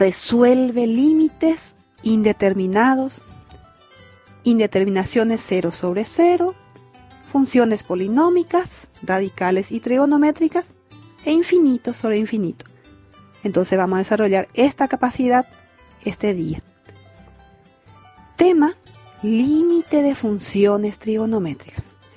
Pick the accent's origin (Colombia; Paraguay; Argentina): Paraguay; vencer esta super batalla que estamos librando como pueblo paraguayo